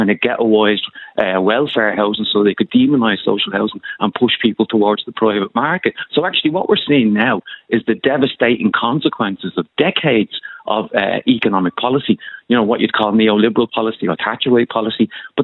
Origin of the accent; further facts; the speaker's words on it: Dublin, Leinster, Ireland; I grew up in Fatima Mansions flats, so it's one of the, you know, real pockets of deprivation in the area.